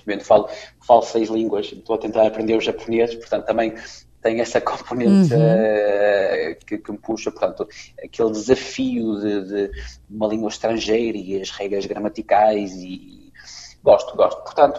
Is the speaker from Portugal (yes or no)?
yes; Portugal; now in Poland; serei sempre português, é o meu sangue, é português, tenho muito orgulho em ser português.